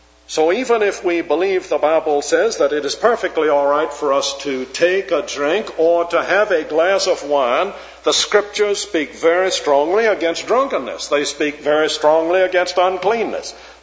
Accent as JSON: {"language": "English", "region": "Alabama", "country": "United States", "tie": "born or raised there", "also_born_or_lived": "South Carolina", "said": "When I grew up in Alabama, in the little town in which my grandmother lived, the drugstore was only open on Sunday afternoon from 3 to 4"}